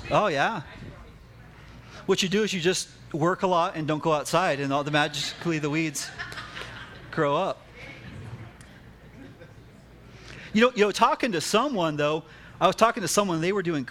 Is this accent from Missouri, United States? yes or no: no; Prescott Valley, Arizona, United States; So, you know, hey, I admit, I'm from Prescott Valley, okay?